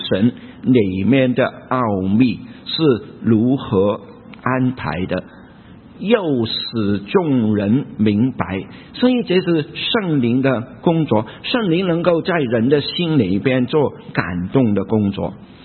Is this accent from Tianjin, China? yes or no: no; Guangdong, China; first language Cantonese; Chinese is a second language; 我是广东人啊，有福建人啊，有很多到北边的黑龙江的也有啊。我们来自不同的地方，有不同的地方的方言啊。我是粤语是我第一的语言啊